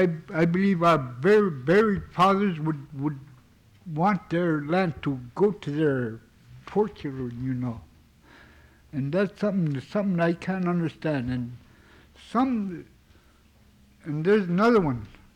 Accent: Alaska, United States; from Gullah, Alaska, and I belong to the Traditional Council.

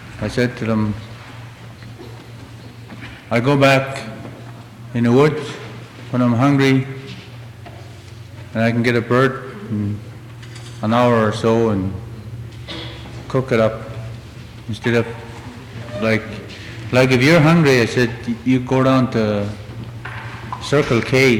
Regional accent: Cutoff, Alaska, United States; also born or lived in Huslia; I'm from Huslia. I was born in Cutoff, or Kaikuk, and raised in Cutoff. Mostly in Dalvishloo.

